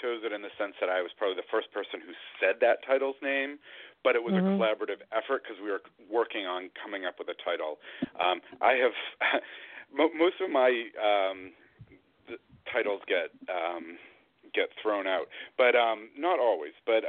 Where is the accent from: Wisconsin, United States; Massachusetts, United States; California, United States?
Massachusetts, United States; I live outside of Boston, and I grew up in Massachusetts